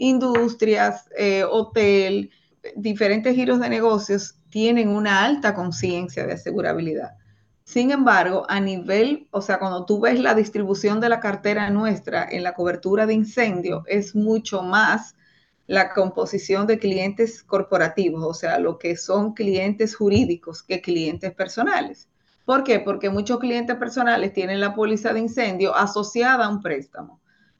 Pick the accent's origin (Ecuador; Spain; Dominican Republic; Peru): Dominican Republic; no necesariamente nosotros como dominicanos tenemos las medidas o tomamos acciones para prevenir cualquier situación que pueda darse.